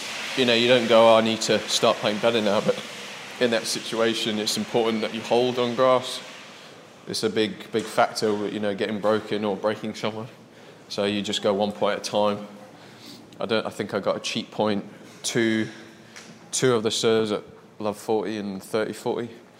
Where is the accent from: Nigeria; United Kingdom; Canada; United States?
United Kingdom; Playing another Brit, being the British number one, you obviously want to win